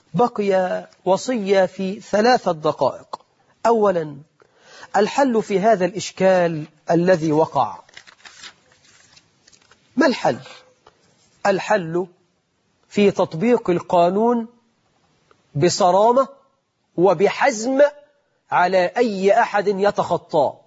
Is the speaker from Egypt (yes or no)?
yes; Egypt